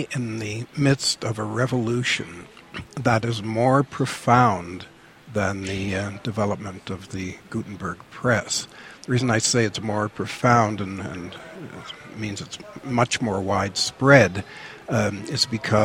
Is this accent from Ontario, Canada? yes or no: yes; Toronto, Ontario, Canada; I'm from Toronto, Canada.